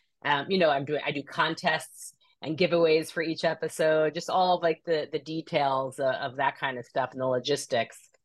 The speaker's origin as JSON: {"language": "English", "region": "New York", "country": "United States", "said": "You know, as a New Yorker, I was the typical New Yorker that was like, I'm never leaving New York."}